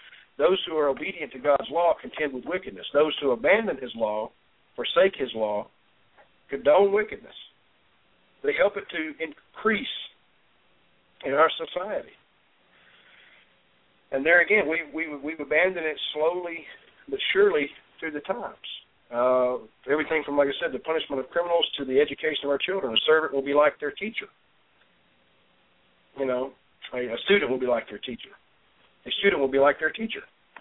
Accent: the South, United States; but I'm from the South too, so I understand that word ain't.

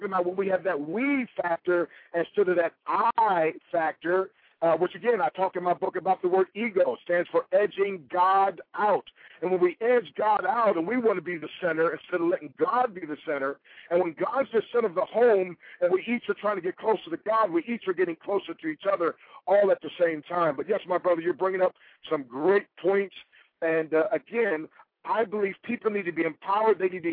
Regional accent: Baltimore, Maryland, United States; born there; By the way, I was born in the Baltimore area, under Anne Arundel County, Maryland.

